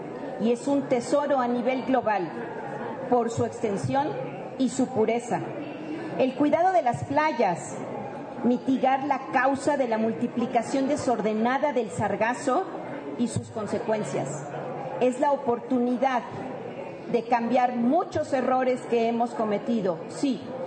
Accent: Mexico; Como ciudadanos mexicanos

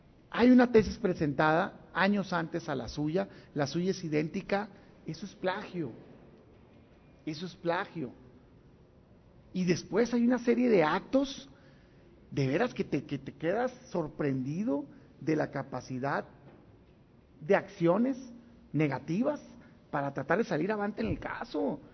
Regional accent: Mexico; porque los estamos esperando como mexicanos.

